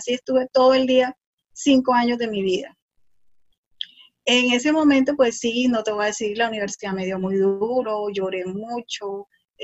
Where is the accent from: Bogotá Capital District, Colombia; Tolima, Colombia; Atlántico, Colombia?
Atlántico, Colombia; Barranquilla; Yo soy de Barranquilla, una ciudad que está aquí al norte de Colombia. Estamos a la orilla del río Magdalena y del Mar Caribe. La ciudad donde nació … la ciudad, bueno, una ciudad muy bonita, aquí al norte de Colombia, muy grande.